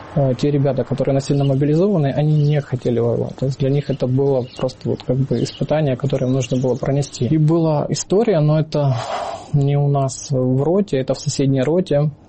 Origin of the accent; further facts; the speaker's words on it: Khartsyzk, Donetsk Oblast, Ukraine; Я сам родом из Харциска, Донецкой области, в 2014 году.